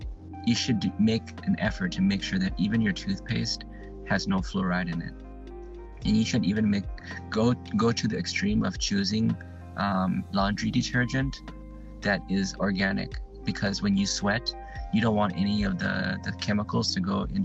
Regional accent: United States; I'm just picking on America because I'm American, okay?

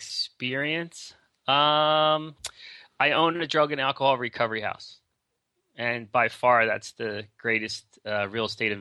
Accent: Philadelphia, Pennsylvania, United States; you know, I'm from Philly, right?

